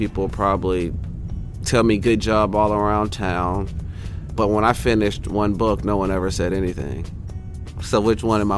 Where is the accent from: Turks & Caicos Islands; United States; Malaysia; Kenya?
United States; Valdosta, Georgia; I grew up in Valdosta, Georgia.